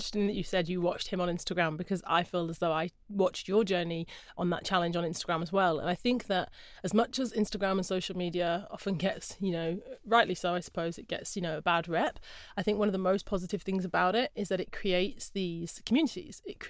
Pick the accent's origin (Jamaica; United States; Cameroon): Jamaica; You know, I'm Jamaican and I've got Jamaican blood, I'm a sprinter